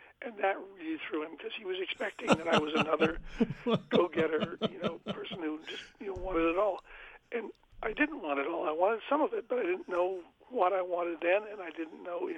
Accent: Chicago, Illinois, United States; I was from Chicago, and there was a man named Bill Walker who had made public murals in Chicago that were very exciting, some of them made in my neighborhood.

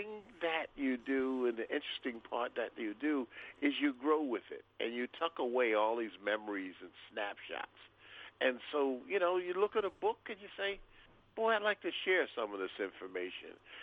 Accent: Philadelphia, Pennsylvania, United States; moved away; I grew up in South Philly.

